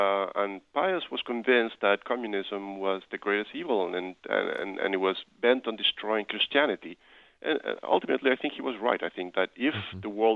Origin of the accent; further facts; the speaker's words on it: Argentina; English is a second language; also born or lived in Uruguay; now in United States; I was born in Uruguay, but I grew up in Argentina, and I came to the U.S. 25 years ago or so.